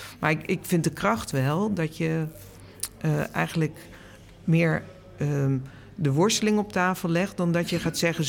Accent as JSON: {"language": "Dutch", "region": "Limburg", "country": "Netherlands", "tie": "born there", "said": "Ik ben zelf geboren in Limburg. Ons huis stond echt aan de rand van het bos."}